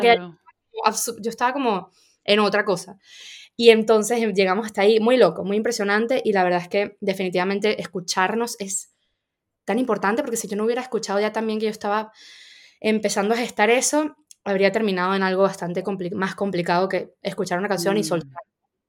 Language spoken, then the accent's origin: Spanish; Venezuela; born there; yo como soy venezolana española tengo pasaporte español y mi DNI y todo, pero es verdad que dice dónde yo nací en Venezuela.